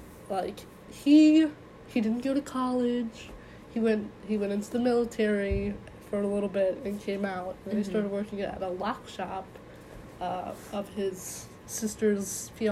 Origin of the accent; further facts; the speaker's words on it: Virginia, United States; Growing up in the Northern Virginia bubble has really, like, all of Northern Virginia technically is upper middle class.